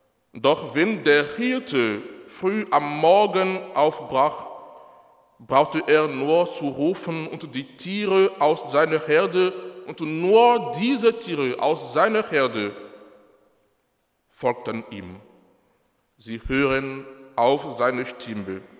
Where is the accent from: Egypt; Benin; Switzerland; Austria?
Benin; German is a second language; Menschen, die ich als Kind in Benin schon daran gewöhnt war zu sehen, unterwegs mit vielen, sehr vielen Rindern.